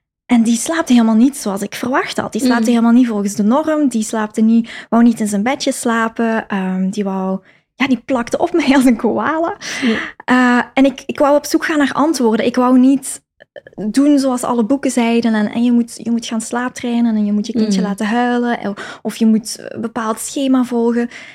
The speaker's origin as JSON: {"language": "Dutch", "country": "Belgium", "moved": "yes", "lives_now": "Netherlands", "said": "Ik ben afkomstig van België, maar ik woon wel in Nederland, in Nederlands Limburg."}